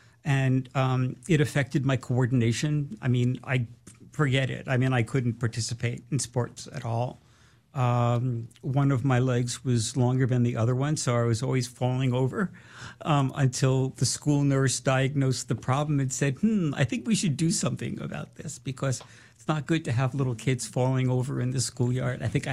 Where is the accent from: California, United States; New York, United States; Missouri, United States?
New York, United States; Brooklyn; Well, I was born in 1958. So I grew up in Brooklyn during the early and late 60s.